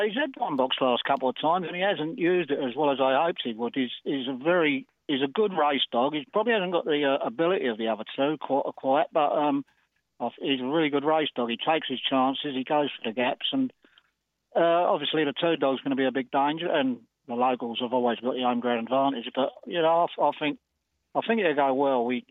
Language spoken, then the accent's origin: English; Stepney Green, London, United Kingdom; now in Australia; Well, I am originally out of East London. I was born in Stepney Green.